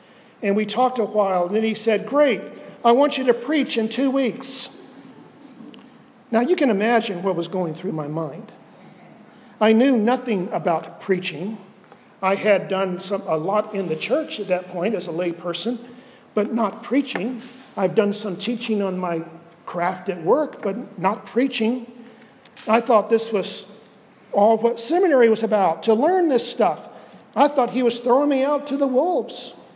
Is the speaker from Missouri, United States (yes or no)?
no; Winter Haven, Florida, United States; When I grew up in Winter Haven, over in Central Florida